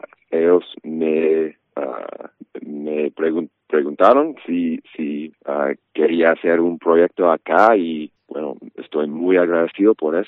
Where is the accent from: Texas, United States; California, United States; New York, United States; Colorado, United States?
New York, United States; Spanish is a second language; also born or lived in Maine; Bueno, soy de Nueva York, pero por mucho tiempo he vivido en Maine, que es el estado más noreste del país.